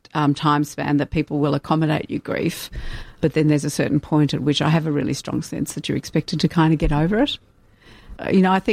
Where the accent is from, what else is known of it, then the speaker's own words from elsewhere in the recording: Ballarat, Victoria, Australia; part of that was growing up in Ballarat. It was a community.